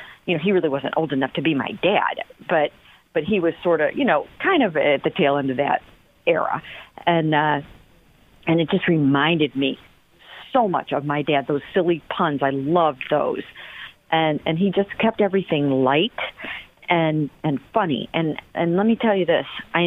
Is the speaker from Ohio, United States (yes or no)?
yes; Cleveland, Ohio, United States; way, way back when I was just starting out here in Cleveland, in this business, in my hometown